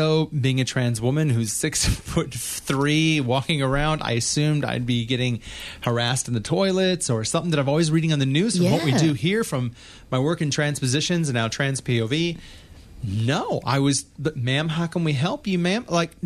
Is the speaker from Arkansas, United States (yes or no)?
no; St. Louis, Missouri, United States; St. Louis is my hometown. It's very much Bible Belt. Midwest.